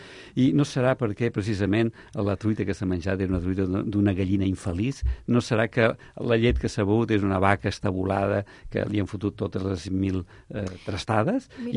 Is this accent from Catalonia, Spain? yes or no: yes; Sant Cugat del Vallès, Catalonia, Spain; quan era petitó, tu, jo soc fill de Sant Cugat